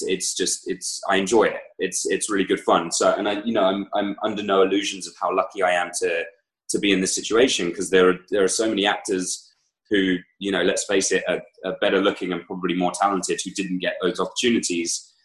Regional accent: United Kingdom; I'm a British guy actor.

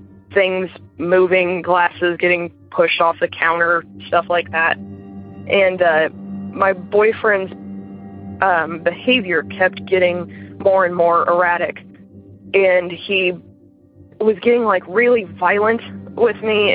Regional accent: Midwest, United States; and I'm from the Midwest. I grew up in a Victorian house that was crazy haunted

